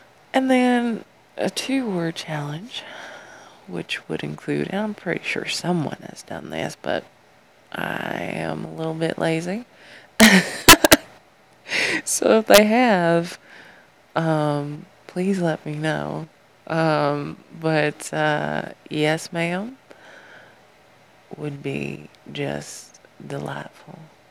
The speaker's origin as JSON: {"language": "English", "region": "the South", "country": "United States", "accent": "southern", "said": "you got to hear me in my southern accent again"}